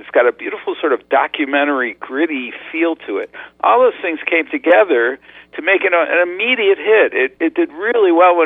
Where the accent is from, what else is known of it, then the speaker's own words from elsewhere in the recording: Rochester, New York, United States; I grew up in Rochester, New York, and I liked stories, and you know, I watched a lot of television.